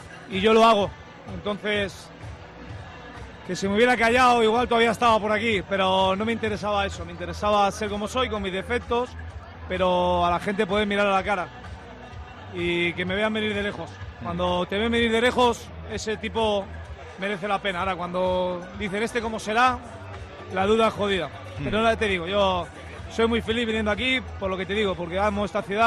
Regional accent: Madrid, Community of Madrid, Spain; yo soy un madrileño alicantino casi ya.

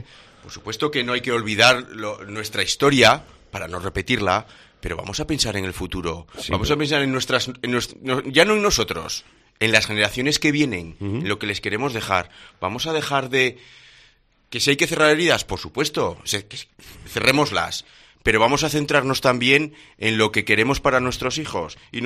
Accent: Navarre, Spain; yo ahora, si quiero opositar para mi tierra, para Navarra, yo no he tenido la oportunidad de aprender euskera

